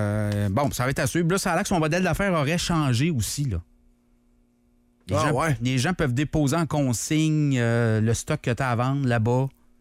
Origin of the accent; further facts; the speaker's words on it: Canada; Moi, je suis canadien.